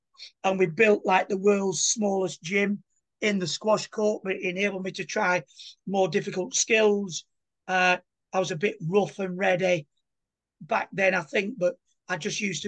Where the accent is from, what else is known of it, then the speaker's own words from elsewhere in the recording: Burnley, North West England, United Kingdom; And when I say to people, they go, "Where are you from?" I say, "I just live around the corner," and they're like, "Why, hey man, shut it, man! You don't know what you're on about." And I'll go, "Yes, I am from around the corner."